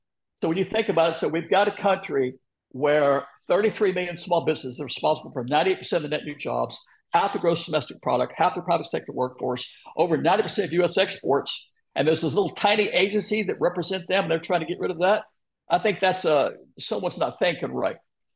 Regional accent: Round Rock, Texas, United States; I'm from Round Rock, Texas, yeah, which is just outside of Austin.

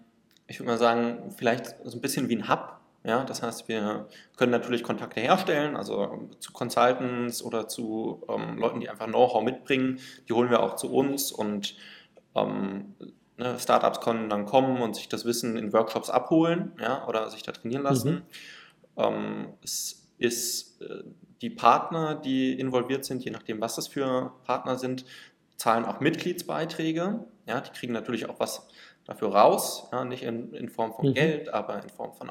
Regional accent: Hattersheim, Hesse, Germany; der in meiner Heimatstadt in Hattersheim entstanden ist.

